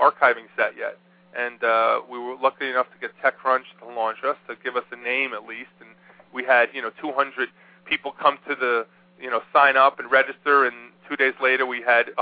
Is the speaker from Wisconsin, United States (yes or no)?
no; New York, United States; And I was an Islander fan growing up. I grew up on Long Island.